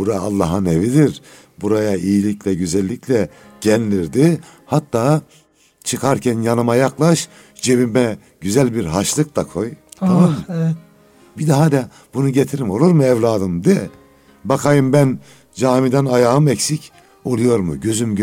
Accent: Osmaniye, Turkey; Ben Osmaniyeliyim.

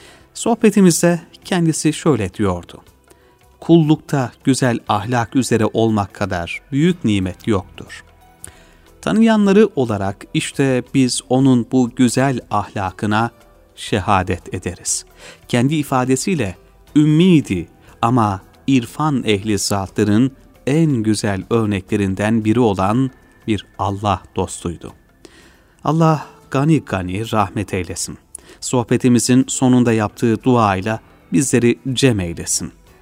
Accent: Kayseri, Turkey; also born or lived in Emmiler; 1933 yılında Kayseri'nin Erkilet nahiyesi Emmiler köyünde dünyaya gelmişim.

